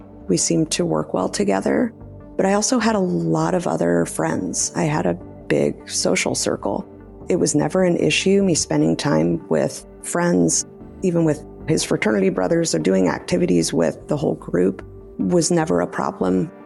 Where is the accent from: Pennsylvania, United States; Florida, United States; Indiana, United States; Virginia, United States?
Indiana, United States; Indianapolis; I was raised in Indianapolis. I had a wonderful upbringing, a phenomenal family.